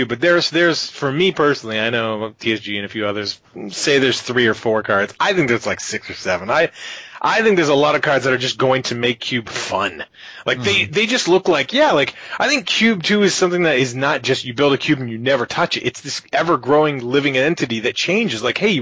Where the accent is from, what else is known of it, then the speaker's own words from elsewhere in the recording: Canada; I'm from Canada, we got bears, I fought wolverines